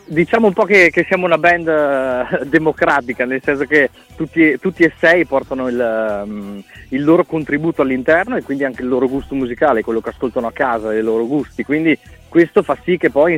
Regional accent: Trento, Trentino-Alto Adige, Italy; Siamo tutti di Trento, sì, nelle vicinanze, comunque nei chilometri.

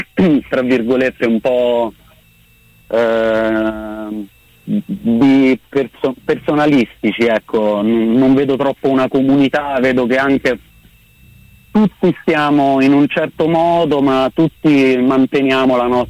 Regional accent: Veroli, Lazio, Italy; sono un ragazzotto di 26 anni, quasi 27, quindi l'età delle rockstar precise, e vengo da Veroli, in provincia di Frosinone.

